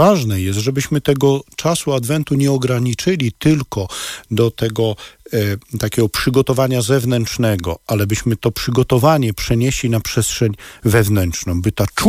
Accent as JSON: {"language": "Polish", "region": "Lower Silesian Voivodeship", "country": "Poland", "said": "Pozdrawiam moje rodzinne strony, bo ja z okolic Dzierżoniowa pochodzę"}